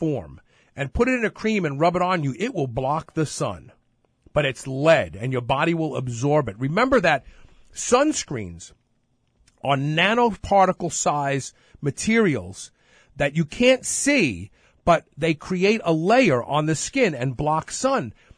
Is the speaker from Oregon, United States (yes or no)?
no; Brooklyn, New York, United States; so when I was a kid growing up in Brooklyn, there was a bread thrift store, it was called.